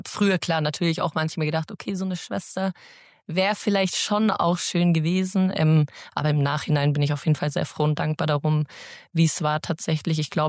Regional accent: Singen, Baden-Württemberg, Germany; Genau, ich komme aus Singen, also aus dem Hegau, aus dem Süden von Deutschlands. Und bin da in einer Familie aufgewachsen mit drei Brüdern, zwei älteren Brüdern und einem Zwillingsbruder.

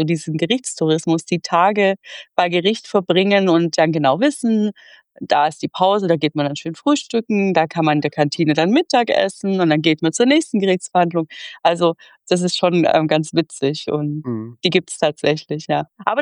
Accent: Stuttgart, Baden-Württemberg, Germany; Ich komme ja aus Stuttgart

